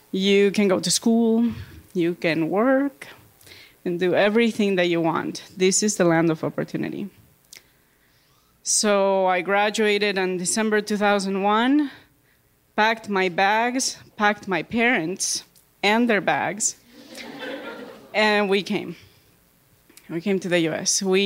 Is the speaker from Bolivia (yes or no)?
yes; Bolivia; I grew up in Bolivia.